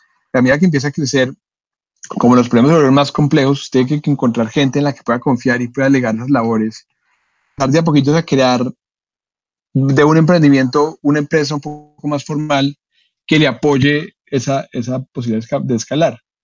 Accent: Colombia; Yo irme como colombiano a abrir en México

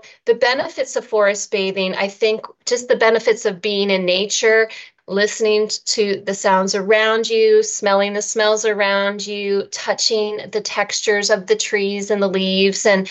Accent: United States; I forgive my pronunciation being an American.

